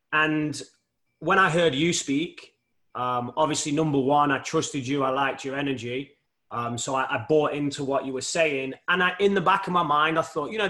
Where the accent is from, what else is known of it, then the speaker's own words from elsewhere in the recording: Nottingham, East Midlands, United Kingdom; also born or lived in Leeds / Florida; now in Atlanta, United States; I'm from, originally from Nottingham in England, so Robin Hood country.